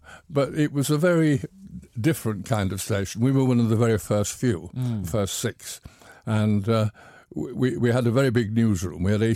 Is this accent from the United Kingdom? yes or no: yes; Dewsbury, Yorkshire and the Humber, United Kingdom; now in Liverpool, United Kingdom; I'm from Yorkshire originally, but most of my life has been here in Liverpool, certainly more than 50 years now.